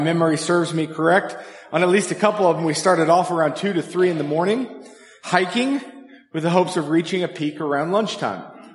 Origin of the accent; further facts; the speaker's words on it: Colorado, United States; climbed Mount Princeton twice, once in January, Pikes Peak once, and also Mount Democrat, all in my home state of Colorado.